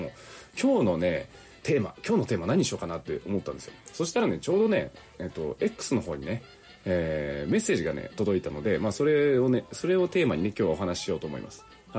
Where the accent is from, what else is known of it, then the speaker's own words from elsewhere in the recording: Unzen, Nagasaki, Japan; で雲仙市のね私の実家のね新玉ねぎ本当にたくさん使ってね